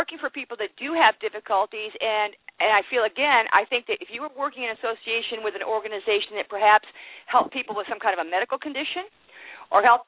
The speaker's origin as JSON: {"language": "English", "town": "Worcester", "region": "Massachusetts", "country": "United States", "tie": "born or raised there", "said": "Ah, I was born and raised in Worcester."}